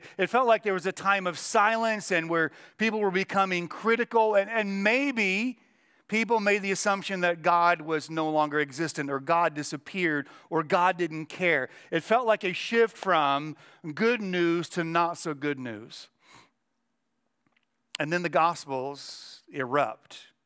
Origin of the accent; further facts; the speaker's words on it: Indiana, United States; We're newbies in the state of Indiana, just recently from Florida. I grew up in Indiana.